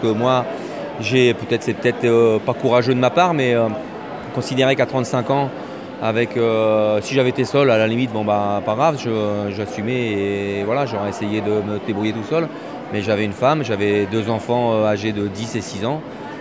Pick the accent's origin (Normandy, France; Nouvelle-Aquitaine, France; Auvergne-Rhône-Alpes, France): Normandy, France; Le Havre; born there; Moi, si je trouvais que je suis né au Havre, j'aurais pu naître au Sénégal, en Algérie, voilà, il s'est trouvé que j'étais là